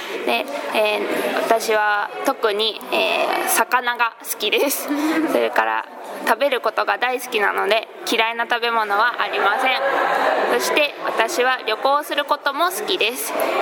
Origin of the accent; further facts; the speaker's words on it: Hokkaido, Japan; 二十歳です。大学の2年生です。私は、北海道から来ました。北海道はとても寒いところです。